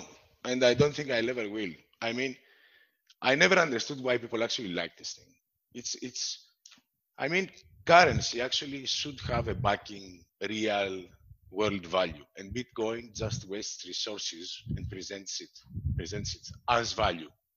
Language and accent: English; Gythion, Peloponnese, Greece; also born or lived in Athens; I was born in Athens, grew up there until I was 6 or 7. And then I grew up and went to throughout school in a small seaside city, Gythion. It's North Peloponnese. It's near Sparta.